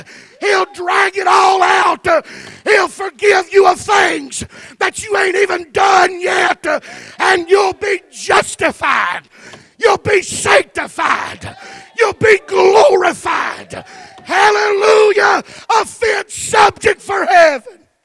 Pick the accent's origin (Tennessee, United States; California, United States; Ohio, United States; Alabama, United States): Tennessee, United States; Chattanooga; I was raised up in Chattanooga, Tennessee. My mother was a barkeep at Poteek's Package Store.